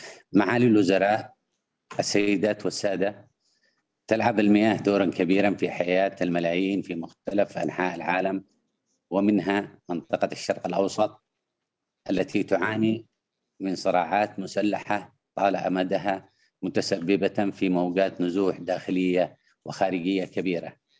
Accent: Yemen; وفي بلدي اليمن،

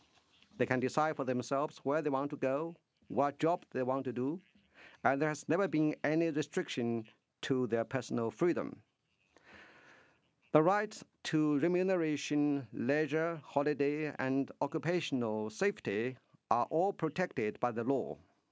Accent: Xinjiang, China; I'm from Xinjiang Uyghur Autonomous Region.

